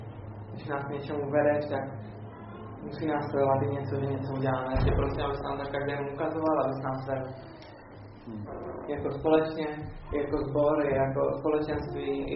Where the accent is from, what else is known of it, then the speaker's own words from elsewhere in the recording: Třebíč, Vysočina Region, Czechia; abych se vrátil zpátky do Třebíče. Abych šel tam, odkud jsem vlastně vyšel ze svého rodného města.